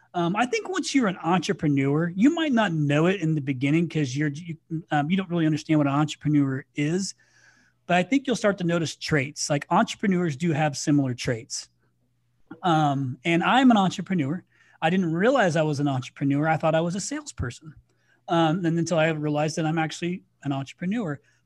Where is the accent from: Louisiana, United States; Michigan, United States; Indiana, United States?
Indiana, United States; So, listen, I'm from Indiana. It's not really Southern, but if you go down to Southern Indiana, it feels very much Southern.